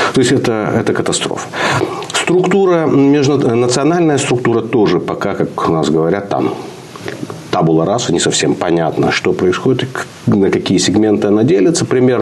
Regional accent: Moldova; Я из Молдавии.

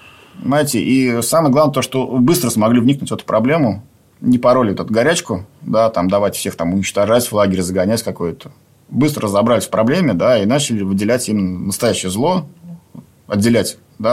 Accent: Volga region, Russia; Я сам местный волжанин.

